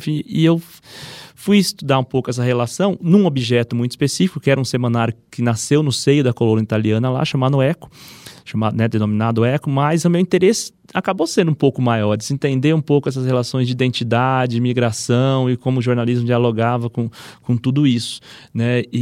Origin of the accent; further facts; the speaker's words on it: Lençóis Paulista, São Paulo, Brazil; also born or lived in Bauru; cresci na região de Bauru, né, onde eu morei, né, por mais de 10 anos no total, mas eu cresci em Lençóis Paulista, que era uma pequena cidade no interior de São Paulo.